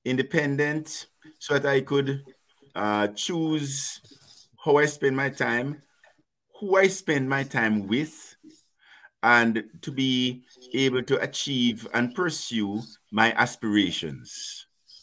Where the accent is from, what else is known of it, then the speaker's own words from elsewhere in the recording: Jamaica; I'm a civil engineer, and when I first started, I was on scholarship from Jamaica, and then so I had to come back to Jamaica for 2 years